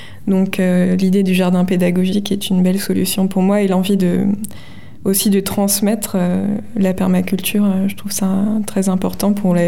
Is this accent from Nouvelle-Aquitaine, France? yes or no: no; Mittersheim, Grand Est, France; j'ai créé une association dans le village où j'ai grandi, à Mittesheim